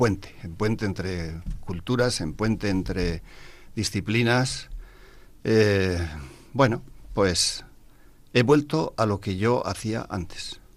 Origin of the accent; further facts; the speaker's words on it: Basque Country, Spain; Yo soy de Álava, yo estudiaba en Vitoria